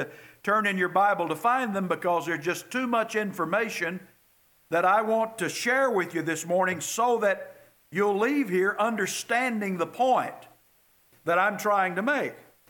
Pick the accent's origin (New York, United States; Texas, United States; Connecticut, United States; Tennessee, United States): Texas, United States; Houston; well, look, I'm from Houston, Texas, and I am absolutely ignorant about the traffic around here.